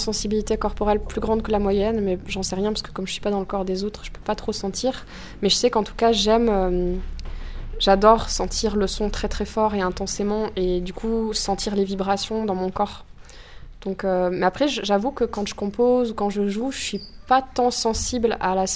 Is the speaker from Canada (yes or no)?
no; Valbonnais, Auvergne-Rhône-Alpes, France; il y a un festival dans le lieu où j'ai grandi, à Valbonnet, près de la Mure.